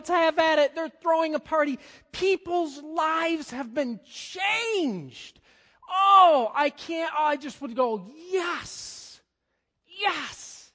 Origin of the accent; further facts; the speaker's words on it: Hudsonville, Michigan, United States; now in Muskegon, United States; I grew up in Hudsonville, Michigan. I am now in Muskegon, Michigan.